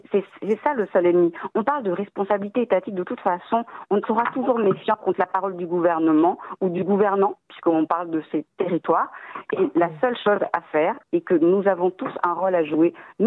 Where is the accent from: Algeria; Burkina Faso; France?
France; Réunion; lorsque je parle créole, puisque je suis réunionnaise